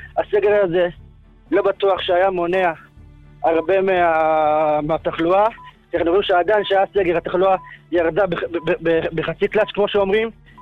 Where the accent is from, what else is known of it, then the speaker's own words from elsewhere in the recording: Jerusalem, Jerusalem District, Israel; מירושלים, של עבד השלום אלעד.